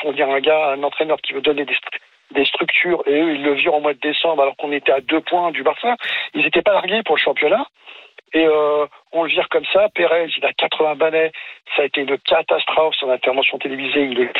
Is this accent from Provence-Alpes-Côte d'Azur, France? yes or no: no; Paris, Île-de-France, France; moi je suis parisien